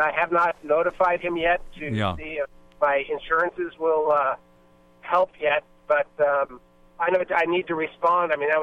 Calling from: San Francisco, California, United States; I am calling from, actually right now I'm in San Francisco.

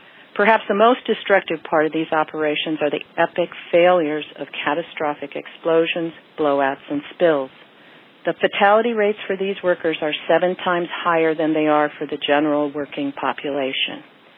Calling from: Cambria, California, United States; I'm calling from Cambria, California.

